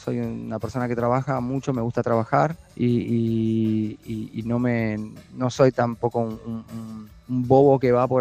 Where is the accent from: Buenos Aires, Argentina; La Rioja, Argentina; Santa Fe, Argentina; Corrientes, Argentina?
Buenos Aires, Argentina; Yo me crié en el barrio de Almagro, en Argentina, en el mercado de Abasto